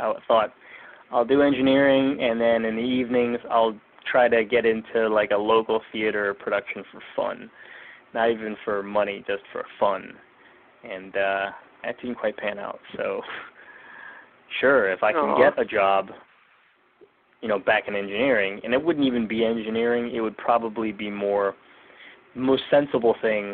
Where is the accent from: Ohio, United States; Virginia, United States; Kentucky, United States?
Virginia, United States; also born or lived in Boston; I've lived in Boston. I came from Virginia.